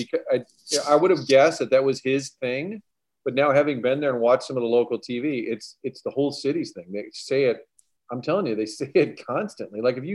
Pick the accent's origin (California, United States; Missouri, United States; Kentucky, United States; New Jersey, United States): Missouri, United States; St. Louis; Like, had no clue that I was from St. Louis.